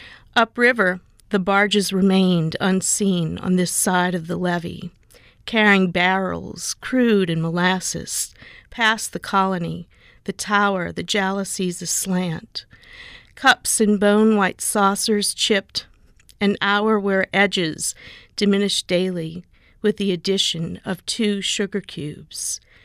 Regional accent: New Orleans, Louisiana, United States; Well, I grew up in New Orleans, and I had always heard about Carville.

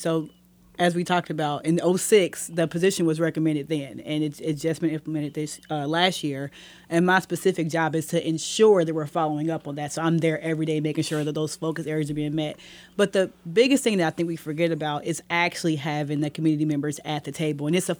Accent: Kansas City, Missouri, United States; And I'm from South KC.

